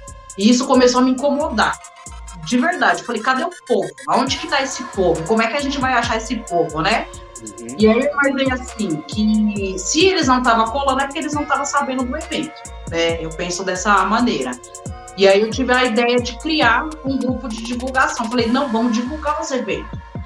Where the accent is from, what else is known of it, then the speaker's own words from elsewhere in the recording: São Paulo, Brazil; Eu sou daqui de Itaquera. Itaquera, Zona Leste.